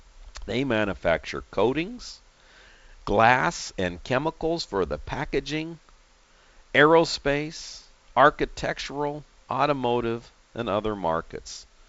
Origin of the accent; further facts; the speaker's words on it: San Diego, California, United States; It needs to be adobe white, like the Spanish houses that I grew up with down in the Point Loma area.